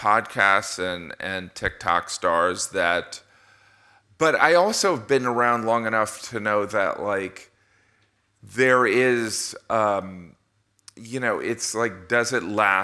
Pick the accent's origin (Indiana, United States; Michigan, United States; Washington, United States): Indiana, United States; And also the fact that Letterman is from Indiana and I'm from Indiana and and growing up, I would see him on TV